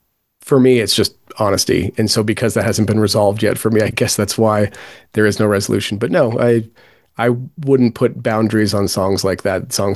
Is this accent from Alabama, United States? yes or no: no; California, United States; I grew up in California and lived somewhat near the coast and had some family near the coast. I spent a lot of time growing up by the beach.